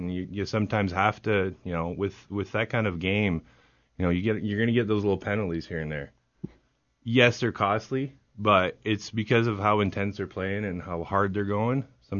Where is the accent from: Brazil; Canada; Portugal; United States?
Canada; Listen, I'm not going to put anybody on blast, especially being Canadian.